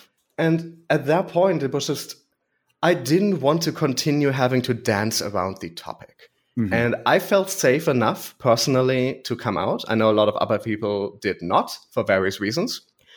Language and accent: English; Germany; Yes, I grew up on the German countryside. Mm-hmm. And it's a very boring way to grow up. Like I lived on a mountain. A village of 2,000 people.